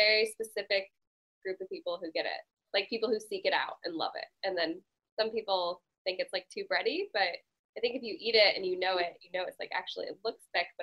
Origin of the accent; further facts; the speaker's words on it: Boulder, Colorado, United States; well, are you from New York? I was like, no, I'm from Boulder.